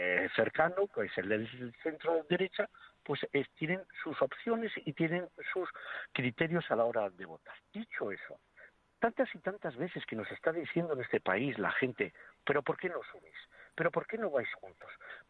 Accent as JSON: {"language": "Spanish", "region": "Basque Country", "country": "Spain", "said": "que tantas y tantas veces están en peligro en mi tierra, aquí en el País Vasco."}